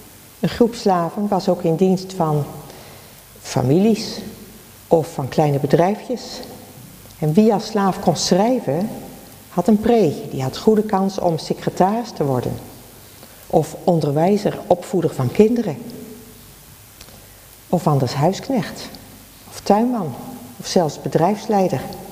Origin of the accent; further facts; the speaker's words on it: Dordrecht, South Holland, Netherlands; In Dordrecht bijvoorbeeld, waar ik vandaan kom